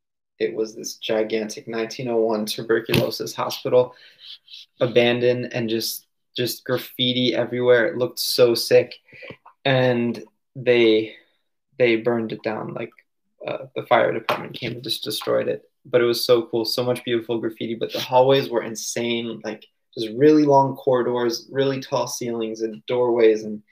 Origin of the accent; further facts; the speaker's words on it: Maryland, United States; Okay, so I'm at my home where I grew up in Maryland, and I love it here.